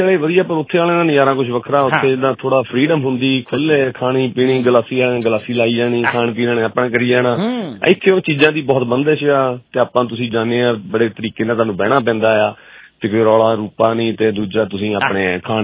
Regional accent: Kala Sanghian, Punjab, India; ਕਾਲੇ ਸੰਘਿਆ ਜਲੰਧਰ ਦੇ ਲਾਗੇ ਮੇਰਾ ਪਿੰਡ ਹੈ ਜੀ

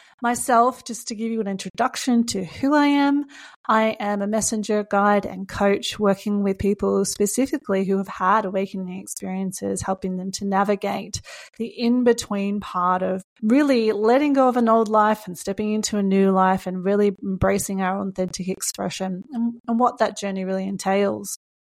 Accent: Australia; now in Japan; I currently live in Japan. I am an Australian. You may be able to hear that from my accent.

